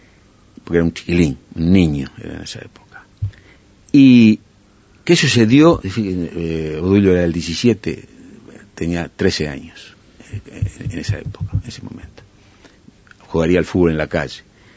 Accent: Uruguay; Pero como todo uruguayo en aquel momento, casi todos nacíamos, salvo alguno que tuviera una enfermedad o un problema muy grave, nacíamos en la casa.

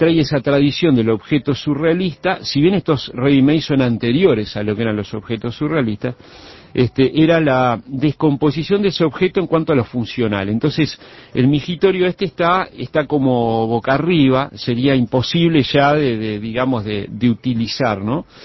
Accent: Montevideo, Uruguay; soy montevideano, soy uruguayo, sudamericano

